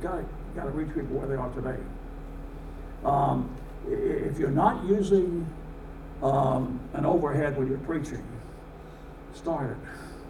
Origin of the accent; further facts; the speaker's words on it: United States; I'm glad I'm American. I'm glad I live here.